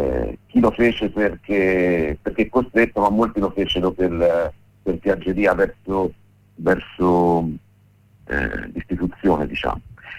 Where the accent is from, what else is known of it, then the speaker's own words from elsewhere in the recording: Apennines, Italy; Io sono cresciuto nell'Appennino, più o meno